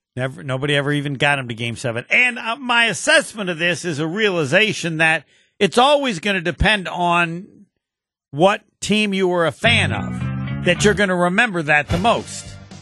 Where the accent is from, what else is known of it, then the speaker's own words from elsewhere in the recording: Illinois, United States; while I grew up near Chicago, I was a Packer fan